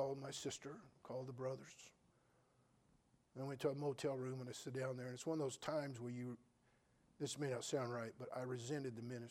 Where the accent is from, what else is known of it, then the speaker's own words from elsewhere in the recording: Pittsburgh, California, United States; I went back to my hometown to preach my nephew's funeral, Pittsburgh, California. And I thought, I'll drive around the old neighborhood and see the old places I used to live.